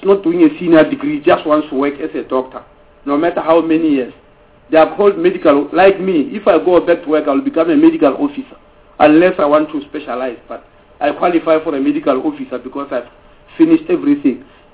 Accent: South Africa; And I'm a South African

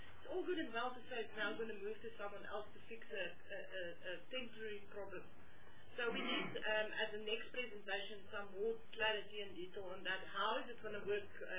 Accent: Eastern Cape, South Africa; I live on the border of the Free State, the Eastern Cape and the Northern Cape.

